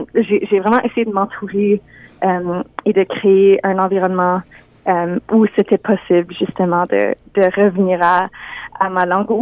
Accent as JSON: {"language": "French", "region": "Manitoba", "country": "Canada", "said": "je suis franco-manitobaine, puis je suis basée à Winnipeg encore aujourd'hui, même si je voyage beaucoup grâce à la musique."}